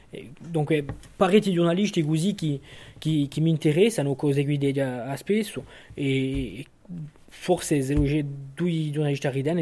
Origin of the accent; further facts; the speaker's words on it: Saint-Florent, Corsica, France; qua, dunque sono di San Fiorenzo. Allora, sono andato a scuola in San Fiorenzo. Dopo ho seguito a Ugole, giù in San Fiorenzo, e ho continuato a Oligé, a Uvango, in Bastiglia.